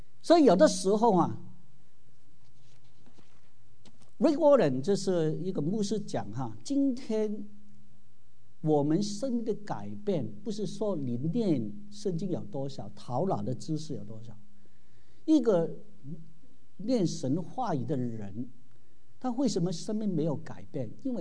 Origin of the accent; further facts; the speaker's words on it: Guangdong, China; 我们广东人呢，有一句话说。牙痛啊，惨过大病啊！